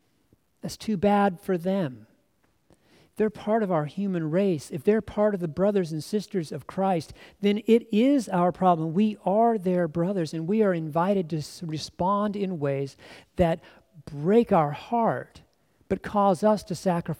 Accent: United States; I want to say that I heard that as an American pastor.

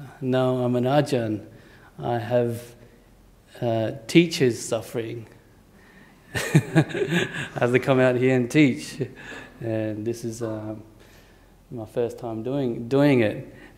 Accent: Perth, Western Australia, Australia; also born or lived in Vietnam; And I'm basically a Perth boy. I moved to Australia from Vietnam, I think in the 1980s. And I've been here for the most part of my life.

